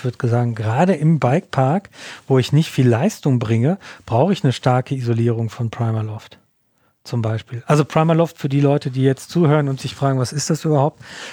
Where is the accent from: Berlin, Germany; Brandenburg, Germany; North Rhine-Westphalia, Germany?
North Rhine-Westphalia, Germany; aus meiner Heimat im Ruhrgebiet